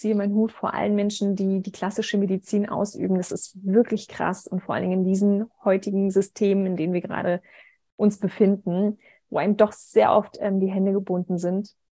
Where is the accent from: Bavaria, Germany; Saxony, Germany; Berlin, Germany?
Berlin, Germany; born there; ich bin 33, ich bin fast 34, bin in Berlin geboren, habe aber tatsächlich auch in meinem Blut nicht nur deutsches Blut, sondern tatsächlich auch asiatisches Blut. Meine Mutter kommt aus dem sehr, sehr, sehr entfernten östlichen Teil, asiatischen Teil von Russland.